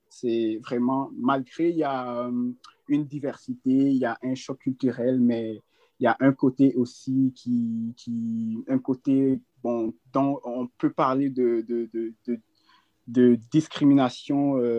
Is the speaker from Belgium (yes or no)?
no; Guinea; moved away; Bien, mon pays d'origine, c'est la Guinée-Conakry. C'est un pays en Afrique de l'Ouest.